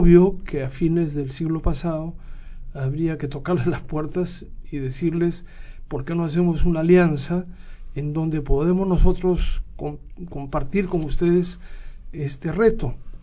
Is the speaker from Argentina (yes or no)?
no; Peru; nosotros como peruanos tenemos un problema interno